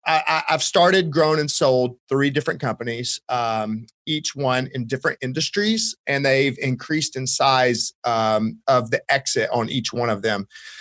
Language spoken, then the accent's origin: English; Alabama, United States; I'm a simple guy. So I'm from Alabama. So you got to keep it real simple with me.